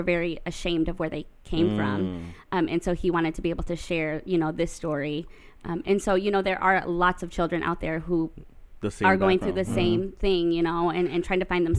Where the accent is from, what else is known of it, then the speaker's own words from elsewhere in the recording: Greenville, Michigan, United States; I grew up in Greenville, Michigan, which is about 45 minutes north of here.